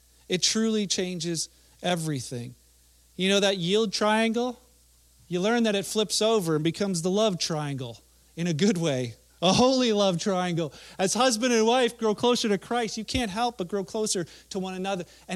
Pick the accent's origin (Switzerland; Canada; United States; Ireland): Canada; As married folk, as folks Canadian in our culture, this repentance is a changing of mind.